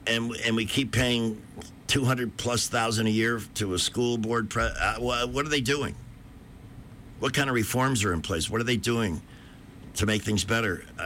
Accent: Chicago, Illinois, United States; I grew up in Chicago. I know the city very well.

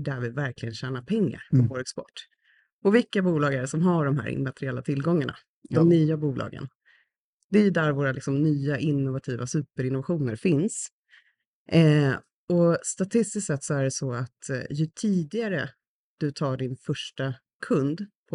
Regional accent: Sollefteå, Västernorrland County, Sweden; born there; Jag är faktiskt en norrländska i hjärtat.

